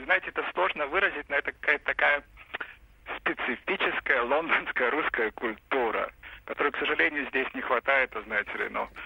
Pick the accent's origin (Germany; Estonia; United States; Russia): Estonia; Narva, Ida-Viru County; Нет, я из Нарвы, это пограничный город в России.